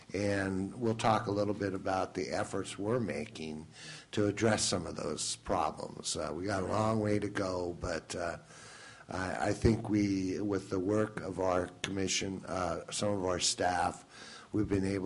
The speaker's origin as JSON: {"language": "English", "town": "Milwaukee", "region": "Wisconsin", "country": "United States", "tie": "born or raised there", "said": "I was formerly the mayor of Milwaukee, born and raised in Milwaukee"}